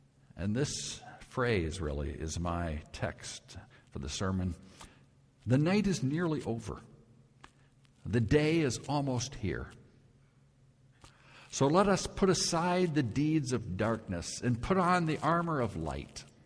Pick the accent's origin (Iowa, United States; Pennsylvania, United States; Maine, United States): Iowa, United States; Oskaloosa; now in Colorado, United States; And on the way back to Colorado, we would usually make Ostalusa, Iowa, my hometown, the last stop on our way on through to Denver.